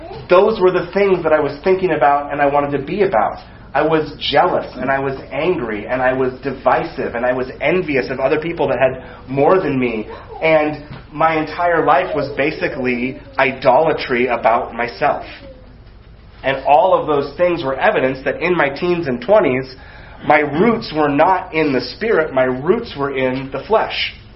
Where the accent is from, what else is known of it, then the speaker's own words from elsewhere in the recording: United States; And it's frustrating as an American